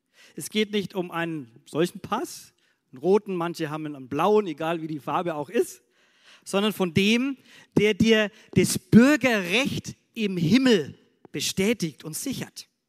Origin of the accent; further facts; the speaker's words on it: Oettingen, Bavaria, Germany; born there; geboren in Oettingen oder eben Deutsch.